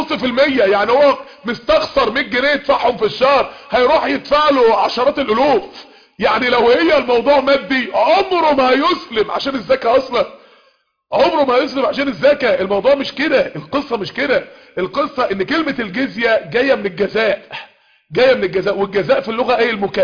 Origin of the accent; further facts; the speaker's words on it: United States; صح انا امريكي بس انا راجل مسلم